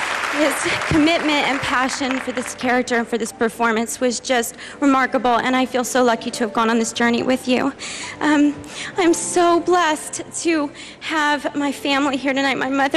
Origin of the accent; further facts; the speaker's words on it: Tennessee, United States; Never thought I'd be here my whole life. Growing up in Tennessee.